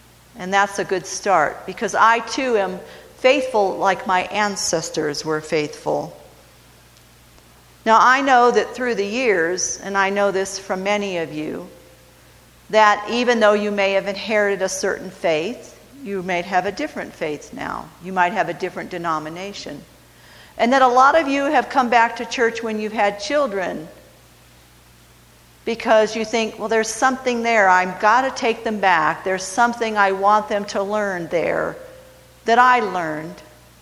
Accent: Cleveland, Ohio, United States; Now, I was growing up in Cleveland in the United Church of Christ.

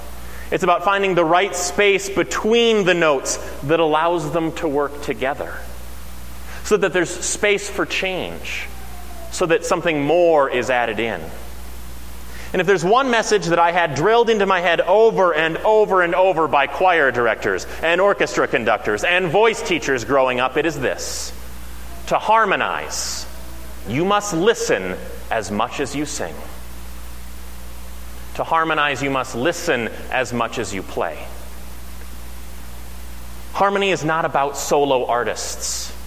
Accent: Nashville, Tennessee, United States; this idea of family and brothers and sisters was a lot easier for me to understand growing up in Nashville, Tennessee, where people called each other things like Brother Fred and Sister Debbie at church.

